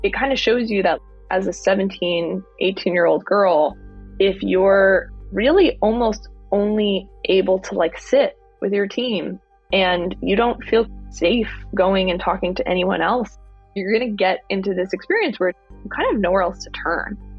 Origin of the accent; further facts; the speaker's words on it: New York, United States; I'm from New York and I lived in New York.